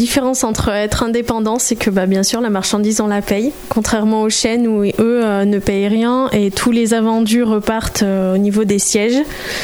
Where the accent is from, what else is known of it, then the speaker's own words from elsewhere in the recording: Le Puy-en-Velay, Auvergne-Rhône-Alpes, France; now in Firminy, France; j'ai 26 ans, je suis native du Puy-en-Velay, j'habite Firminy depuis 2014.